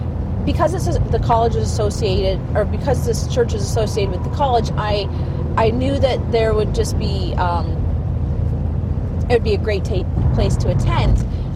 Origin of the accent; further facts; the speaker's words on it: Toronto, Ontario, Canada; they're from Winnipeg and we're from Ontario, Toronto.